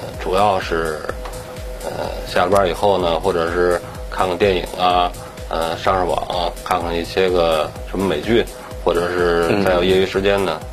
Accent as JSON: {"language": "Chinese", "region": "Tianjin", "country": "China", "said": "是咱们天津人嘛，就是我觉得还是喜欢这个海鲜"}